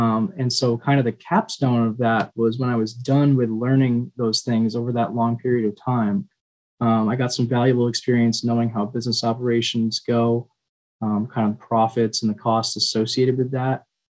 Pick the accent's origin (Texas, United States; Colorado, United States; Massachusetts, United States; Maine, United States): Maine, United States; I'm from Maine, and so I do a ton of hiking.